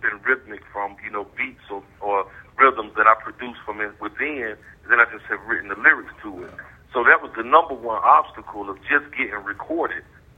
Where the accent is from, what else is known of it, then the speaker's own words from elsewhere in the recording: Raleigh, North Carolina, United States; because I'm from Raleigh. I was, you know, raised in Raleigh, lived in Raleigh all my life.